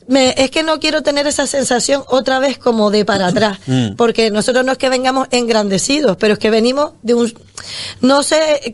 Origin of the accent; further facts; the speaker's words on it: Canary Islands, Spain; ¿De dónde son? De Fuerteventura, ¿eso dónde está? Islas Canarias